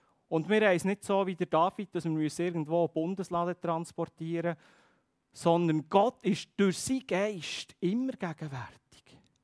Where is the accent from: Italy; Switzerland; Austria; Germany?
Switzerland; Vielleicht sind wir Schweizer auch nicht ganz der Typ